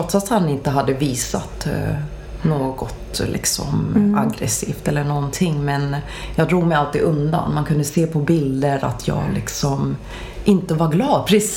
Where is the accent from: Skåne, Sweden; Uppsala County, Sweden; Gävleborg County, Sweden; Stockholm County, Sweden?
Stockholm County, Sweden; Tyresö; För att jag kan se resan som jag har gjort sen min uppväxt i Tyresö.